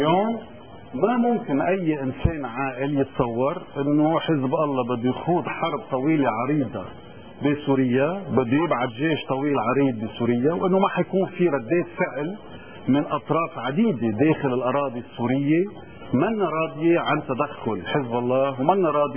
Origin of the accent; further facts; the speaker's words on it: Lebanon; نحن فيه كلبنانيين بالدرجة الأولى وكلبنانيين شيعة بدرجة تانية